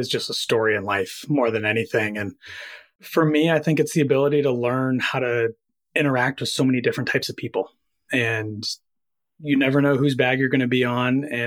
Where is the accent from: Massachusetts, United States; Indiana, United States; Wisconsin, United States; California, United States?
Massachusetts, United States; Quincy; growing up in Quincy, a lot of chipping golf balls in the backyard, and eventually started walking my way up to Furnace Brook and playing there, and also over at President's.